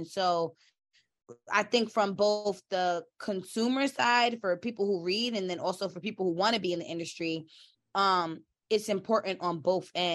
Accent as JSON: {"language": "English", "region": "New York", "country": "United States", "said": "And so then I'm from New York, like, was always a hustler, all these things."}